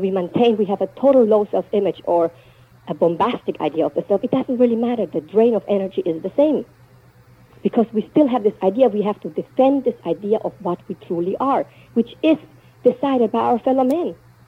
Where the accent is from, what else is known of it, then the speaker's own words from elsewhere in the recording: Venezuela; I grew up in South America. I had advantages just by the mere fact the way I looked.